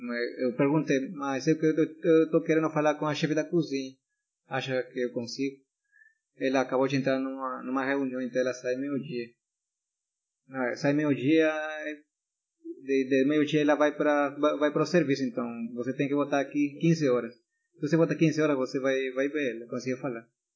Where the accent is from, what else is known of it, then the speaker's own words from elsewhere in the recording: Lima, Peru; Portuguese is a second language; Agora tenho 25, né? Praticamente estou na cozinha já faz 8 anos. E todo o tempo eu trabalhei em Lima. Sou de Lima.